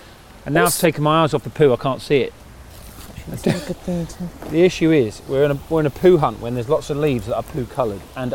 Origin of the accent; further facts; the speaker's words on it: Crawley, South East England, United Kingdom; Yeah, so I grew up in Crawley in West Sussex.